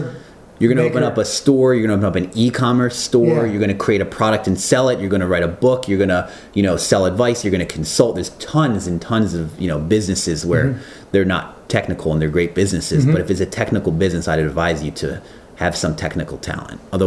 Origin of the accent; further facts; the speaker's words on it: Baltimore, Maryland, United States; now in San Francisco, United States; I grew up in Baltimore.